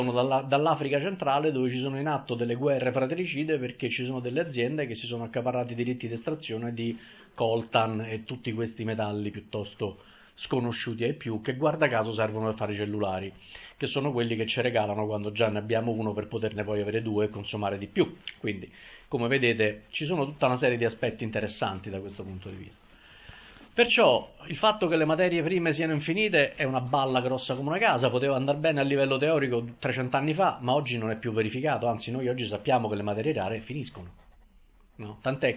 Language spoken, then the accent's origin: Italian; Rome, Lazio, Italy; io sono di Roma, vabbè, credo di avervelo detto e che si senta